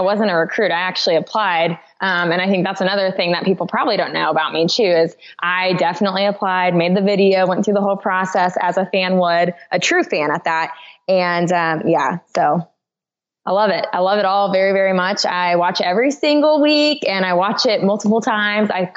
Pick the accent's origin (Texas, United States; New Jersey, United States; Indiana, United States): Indiana, United States; Indianapolis; now in Nashville, United States; And I'm from Indianapolis, Indiana.